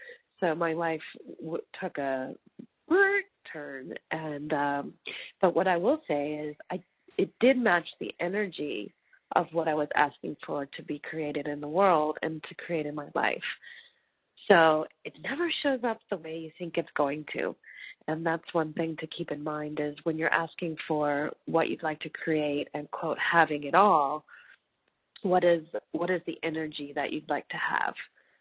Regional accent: United States; moved away as an adult; now in Australia; I'm living now in the Sunshine Coast of Australia, although I am American. I've moved here 3 years ago to start a family.

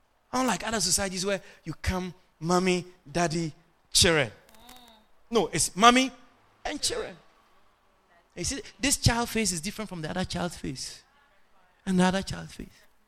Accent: Ghana; Because again, in the circles I grew up in Ghana, in our churches, when you get pregnant in the church, you are cast out.

